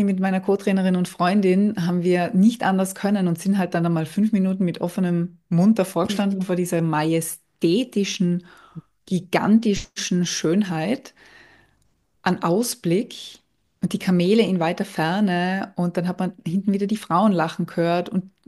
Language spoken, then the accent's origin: German; Tyrol, Austria; in meiner Heimat Tirol